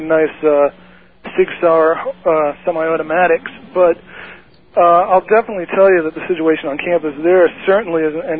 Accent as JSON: {"language": "English", "town": "Stony Brook", "region": "New York", "country": "United States", "tie": "born or raised there", "said": "I'm originally from Stony Brook growing up."}